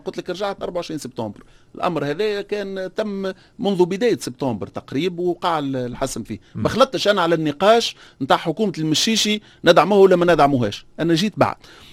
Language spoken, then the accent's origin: Arabic; Tunisia; النظام شبه البرلماني اللي عندنا في تونس